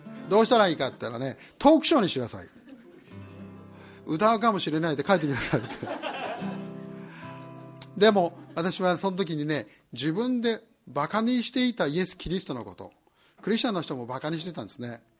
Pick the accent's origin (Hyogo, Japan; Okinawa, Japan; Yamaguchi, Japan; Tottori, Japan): Yamaguchi, Japan; Kumage; 私山口県の出身なんですよ。熊毛郡熊毛町高水村っていうど田舎なんですね。